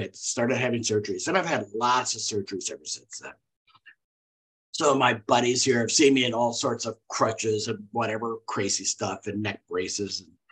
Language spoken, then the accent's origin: English; Wisconsin, United States; I came from Wisconsin.